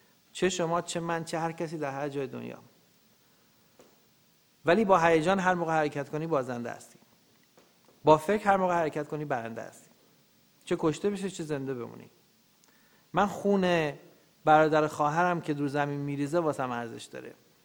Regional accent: Iran; moved away as an adult; من از ایران اومدم بیرون

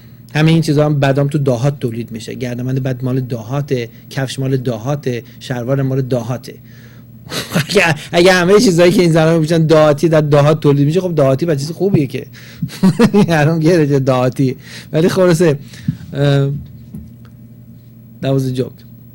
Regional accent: Iran; moved away; من زن ایرانی هستم

